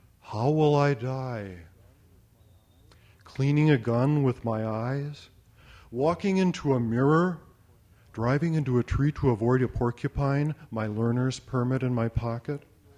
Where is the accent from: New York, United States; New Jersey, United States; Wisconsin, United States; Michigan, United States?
Wisconsin, United States; Milwaukee; come here from my hometown of Milwaukee, Wisconsin.